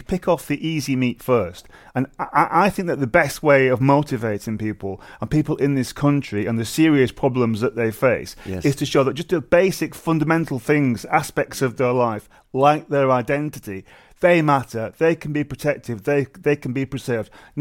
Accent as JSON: {"language": "English", "town": "Wigan", "region": "North West England", "country": "United Kingdom", "said": "Wigan, Lancashire."}